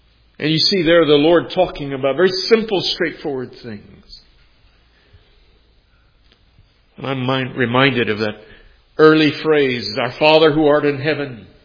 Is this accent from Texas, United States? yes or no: yes; San Antonio, Texas, United States; It was a little wider in my home church where I grew up in San Antonio.